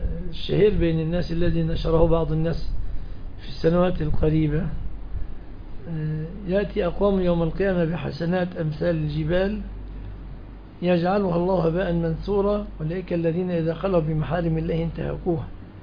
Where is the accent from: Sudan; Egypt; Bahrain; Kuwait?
Egypt